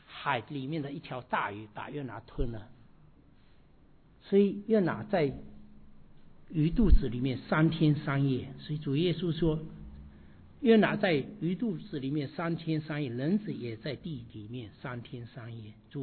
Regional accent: China; 我们其实中国人也拜了很多各种各样的偶像

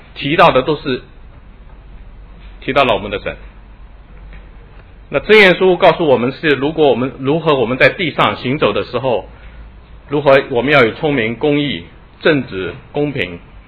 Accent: Shanghai, China; 那我想我们上海人没有地，没有机会造房子

